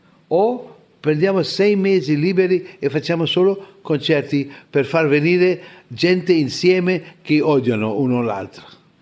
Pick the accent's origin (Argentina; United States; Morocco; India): India; Italian is a second language; Però io, come indiano in Pakistan, sono sicuramente benvenuto da parte loro, non c'è problema.